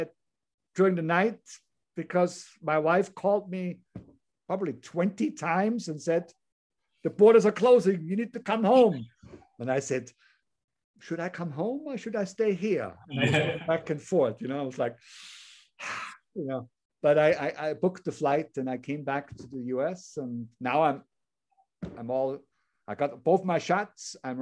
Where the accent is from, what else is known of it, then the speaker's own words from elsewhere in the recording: Leogang, Salzburg, Austria; My home village is right on the other side of this hill. So this is Saalbach Hinterklemm, and I'm from Leogang.